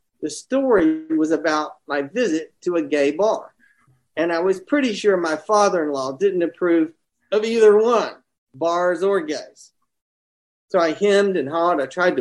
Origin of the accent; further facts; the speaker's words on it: North Carolina, United States; I grew up in North Carolina, and I went to college in Boston